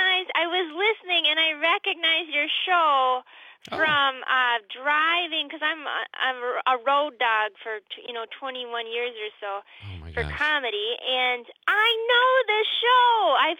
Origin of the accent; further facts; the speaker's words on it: Wisconsin, United States; also born or lived in Minnesota; I was born in Minnesota, but from the time of 4 up, I grew up in northern Burnett County, Wisconsin, and then I went to school in Oshkosh